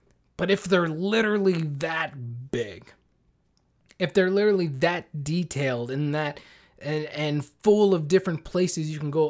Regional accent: Canada; Like, I'm Canadian, right?

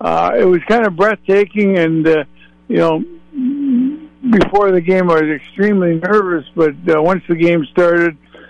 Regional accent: Toronto, Ontario, Canada; Scarborough is a borough of Toronto, so I grew up in Toronto, basically.

